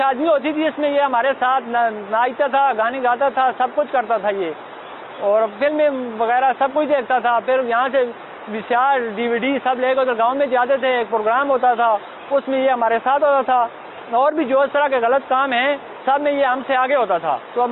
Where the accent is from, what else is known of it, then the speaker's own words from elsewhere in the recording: Mansehra, Khyber Pakhtunkhwa, Pakistan; اور میں منسرے کا رہنے والا ہوں